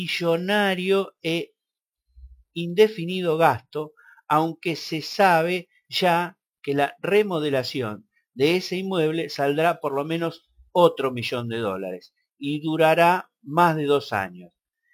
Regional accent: Mar del Plata, Buenos Aires Province, Argentina; porque integré en algún momento una lista ahí en Mar del Plata, de donde vengo, pero bueno, ahora no tengo la información.

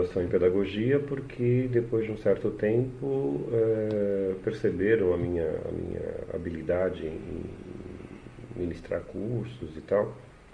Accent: Santos, São Paulo, Brazil; now in São Paulo, Brazil; Não, sou de Santos, sou do litoral, Caiçara, né? Nasci em Santos. E, enfim, vim para São Paulo novo, enfim, já no, entre 8, 9 anos, vim para São Paulo

